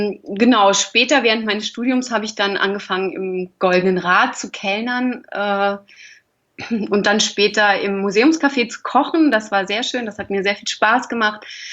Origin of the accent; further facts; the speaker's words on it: Hamburg, Germany; also born or lived in Lich; Geboren bin ich in Lich, in Hessen, aber aufgewachsen am Hamburger Stadtrand, also bin ich eher ein Nordlicht, würde ich sagen.